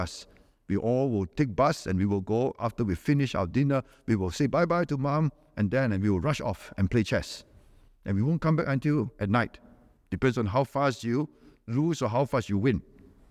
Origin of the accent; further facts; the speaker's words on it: Malaysia; now in Singapore; when we came over from Malaysia to Singapore, when my dad brought us all over here